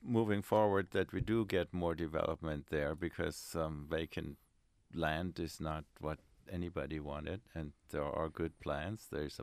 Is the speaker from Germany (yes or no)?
yes; Germany; English is a second language; now in United States; not nearly as good as they are, say, where I grew up in Germany.